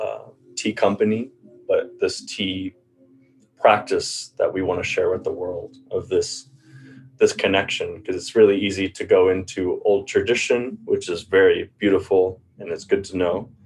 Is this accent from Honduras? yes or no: no; Guatemala; I'm an American, you know, grew up in Guatemala